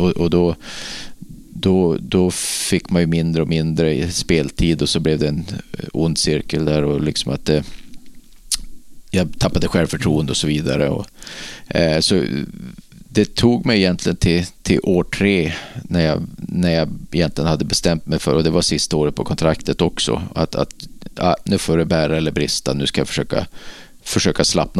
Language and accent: Swedish; Örnsköldsvik, Västernorrland County, Sweden; moved away as an adult; jag var uppvuxen i Örnsköldsvik.